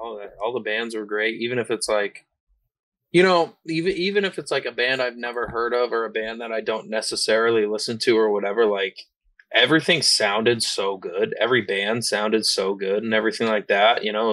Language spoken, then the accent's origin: English; New York, United States; Like I'm from upstate. I'm from the Adirondacks, dude. I'm from upstate New York. There ain't shit up there, you know?